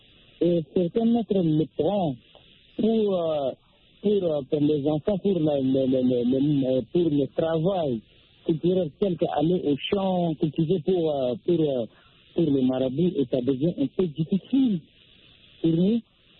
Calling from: Central African Republic; Bonsoir, moi je suis de la Centrafrique.

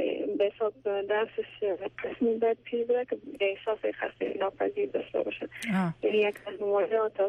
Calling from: Kabul, Afghanistan; از کابل هستم

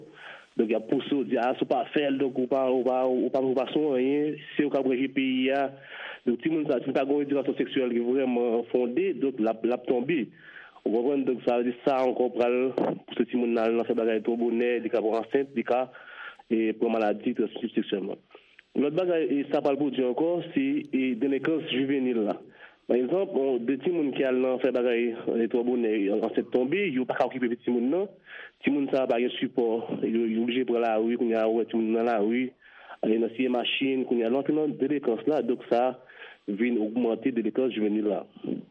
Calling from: Pétionville, Ouest, Haiti; Je suis côté de Pétionville.

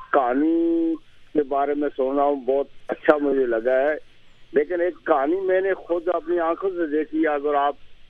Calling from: Alipur, Punjab, Pakistan; علی پور سے کر رہا ہوں.

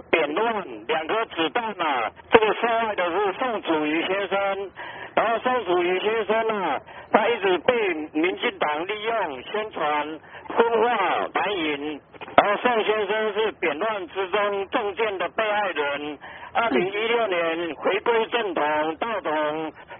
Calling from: Taichung, Taiwan; 喂，我是台中的

